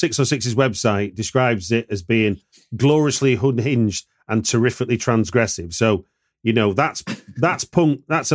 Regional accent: Hackney, London, United Kingdom; I'm going to see it when it hits my hometown of Hackney Picture House.

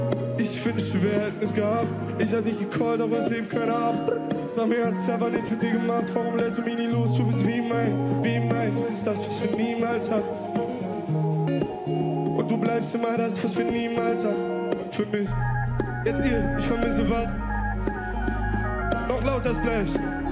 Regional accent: Hamburg, Germany; also born or lived in Berlin; Ich bin zwar geboren in Berlin, aber ich bin aufgewachsen in Hamburg. Ich wohne in Hamburg, ich bin Hamburger.

